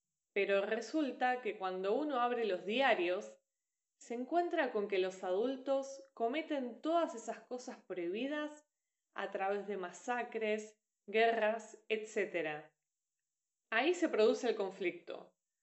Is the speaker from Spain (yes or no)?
no; Argentina; te cuento que ya ando de vuelta por Argentina, re contenta de estar de vuelta en mi país y mi cultura